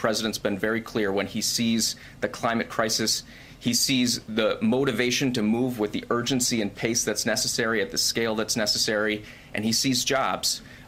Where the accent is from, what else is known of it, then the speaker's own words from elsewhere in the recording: Erie, Pennsylvania, United States; I grew up in Erie, Pennsylvania, so I'm particularly excited about the $6.5 million